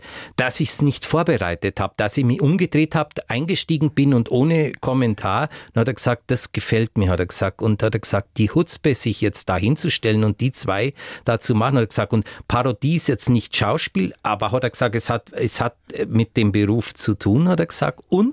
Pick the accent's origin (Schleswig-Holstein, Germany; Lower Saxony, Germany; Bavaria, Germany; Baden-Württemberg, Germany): Bavaria, Germany; accent: Swabian-Bavarian